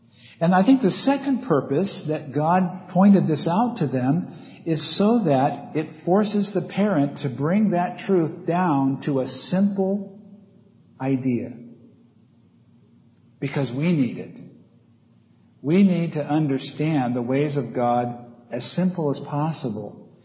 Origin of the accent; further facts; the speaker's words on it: Oregon, United States; You know, I was raised in Oregon, and every year my dad would dig up the garden